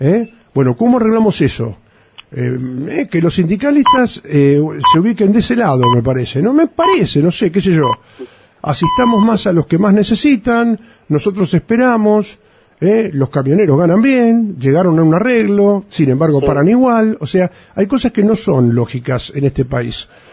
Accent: Argentina; que es lo que no usamos nosotros como argentinos, la lógica.

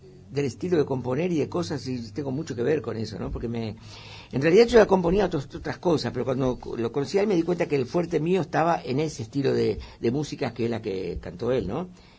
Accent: Paraguay; Porque mi papá me llevaba de chico al río Paraguay, porque yo soy paraguayo.

